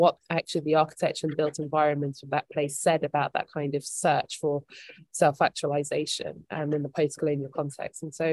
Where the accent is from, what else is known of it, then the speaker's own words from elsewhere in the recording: Ghana; They're not of the same country, I'm Ghanaian, but there was something that seemed to transcend borders in her writing